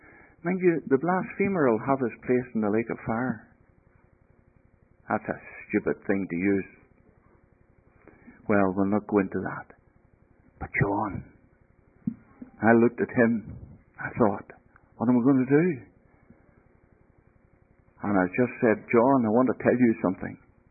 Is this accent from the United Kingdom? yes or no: yes; Belfast, Northern Ireland, United Kingdom; I was brought up in Donegal Road and Maranatha Sunday schools.